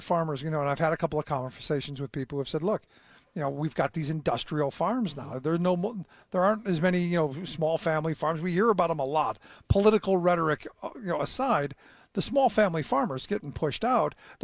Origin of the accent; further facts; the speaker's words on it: Cleveland, Ohio, United States; I mean, I grew up in Cleveland, mm-hmm. Home of the Clean Water and Air Act.